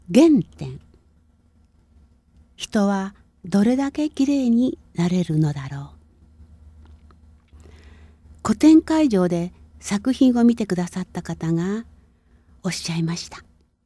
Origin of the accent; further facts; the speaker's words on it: Ōoka, Nagano, Japan; 私が生まれ育った旧更科郡大岡村は、北アルプスが一望できる美しい山あいの地です。